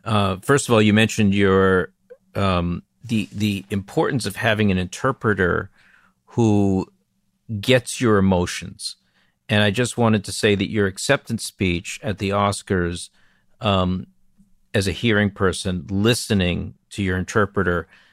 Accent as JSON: {"language": "English", "town": "Gloucester", "region": "Massachusetts", "country": "United States", "tie": "born or raised there", "said": "And as someone who grew up in Gloucester, I was proud to see a film based in my hometown."}